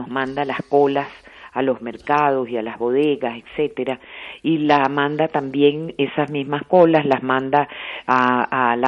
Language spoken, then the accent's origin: Spanish; Venezuela; esa parte bella, buena, noble que hemos tenido como venezolanos la hemos heredado de España, de los españoles.